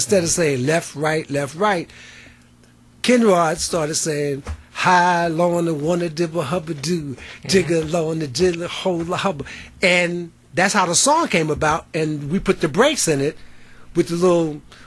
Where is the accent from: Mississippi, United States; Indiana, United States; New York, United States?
New York, United States; Brooklyn; Oh, well, I grew up in Brooklyn. And this was in the mid-50s, of course, 1956